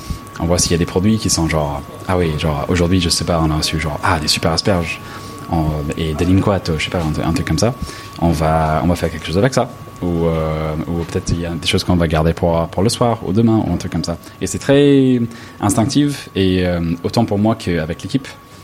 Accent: Los Angeles, California, United States; moi, je viens de Los Angeles.

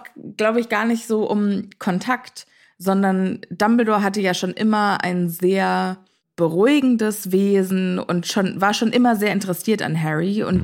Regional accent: Rödermark, Hesse, Germany; Du und ich, wir kommen ja aus Rödermark.

